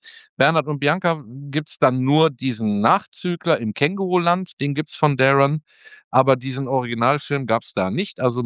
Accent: Moers, North Rhine-Westphalia, Germany; Ich bin ja ursprünglich aus der Stadt Moers, da bin ich aufgewachsen.

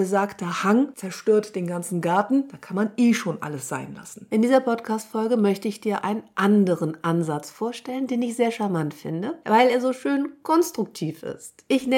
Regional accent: Hamburg, Germany; Ich bin Hamburger.

